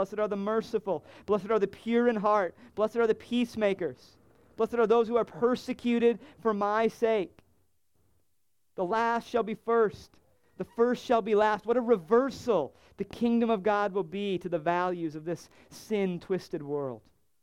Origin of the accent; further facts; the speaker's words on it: Galesville, Wisconsin, United States; The real, actual answer is I'm from Galesville, a town of 1,200 people that's about 20 miles north of La Crosse.